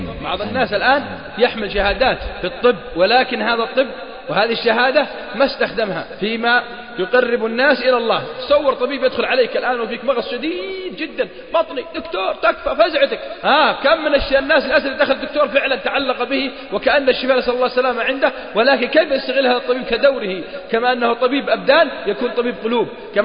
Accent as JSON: {"language": "Arabic", "region": "Al-Qassim", "country": "Saudi Arabia", "said": "عندنا في القصيم يقول مالي شغل"}